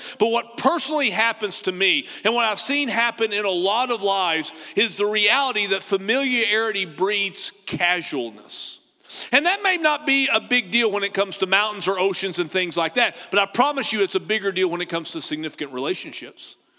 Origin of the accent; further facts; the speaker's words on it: Texas, United States; You got to realize I grew up in the Texas Panhandle on the High Plains, which, by the way, makes Abilene look like a rainforest.